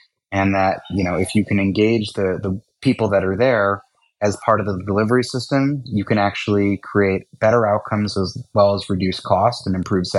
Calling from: New York, United States; New York, New York.

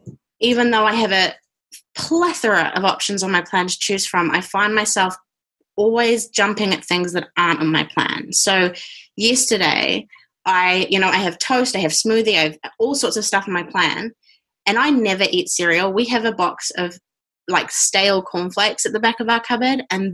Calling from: New Zealand; I'm in New Zealand, so I'm currently working.

